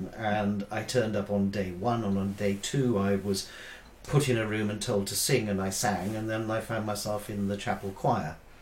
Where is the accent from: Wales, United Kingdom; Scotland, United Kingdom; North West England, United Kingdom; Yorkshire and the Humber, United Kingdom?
Wales, United Kingdom; Well, that came about because I spent a couple of years pre-qualification working in London, and being a Welshman and wanting to sing, I thought, why not?